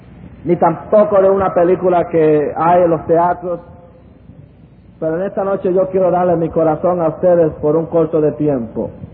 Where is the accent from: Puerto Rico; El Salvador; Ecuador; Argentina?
Puerto Rico; Fui criado en Puerto Rico, en un hogar en que mis padres estaban envueltos en la brujería.